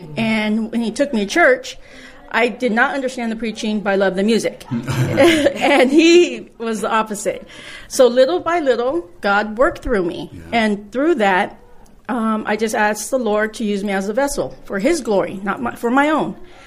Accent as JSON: {"language": "English", "town": "Oxnard", "region": "California", "country": "United States", "lives_now": "Fresno, United States", "said": "I'm new to Fresno. I'm from Oxnard, Ventura County, and I moved here for my mother."}